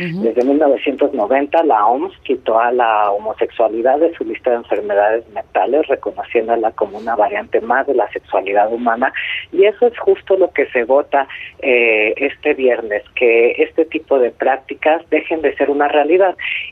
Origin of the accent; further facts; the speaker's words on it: Mexico; doloroso como ciudadano mexicano poder estar presenciando